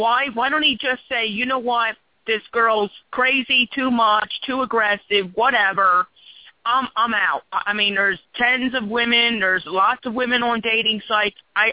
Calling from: Philadelphia, Pennsylvania, United States; I'm calling from Philadelphia, PA.

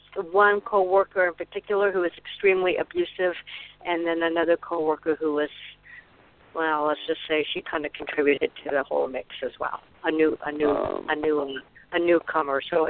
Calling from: Arizona, United States; I'm calling from Arizona

